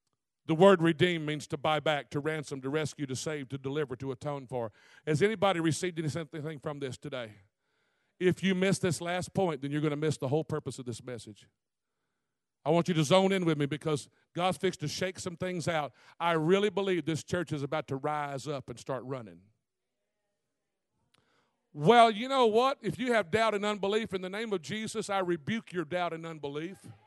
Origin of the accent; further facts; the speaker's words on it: Ferriday, Louisiana, United States; from my hometown of Faraday, Louisiana, started out in church, sat right next to the pew by my mama.